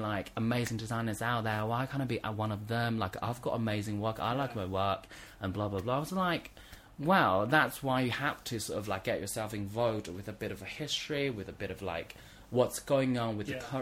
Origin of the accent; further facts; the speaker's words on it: Nanjing, Jiangsu, China; English is a second language; moved away as an adult; also born or lived in London; I'm from China. I was raised in Nanjing, which is like an hour and a half on the train from Shanghai, really close. And but I left China when I was 19, 20-ish, to go to UK, to go to London to study.